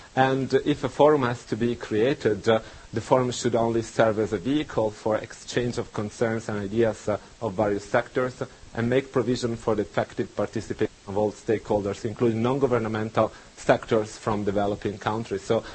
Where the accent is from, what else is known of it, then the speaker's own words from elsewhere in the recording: Tuscany, Italy; English is a second language; in my hometown, which is a town on the coast of Tuscany, there is a famous fish soup